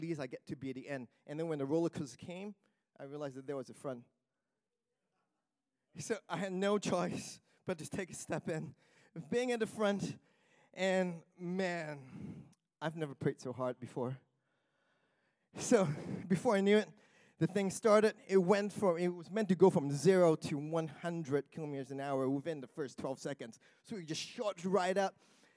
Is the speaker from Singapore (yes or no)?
yes; Singapore; I was born in Singapore. I lived in several other places, but grew up over in Singapore.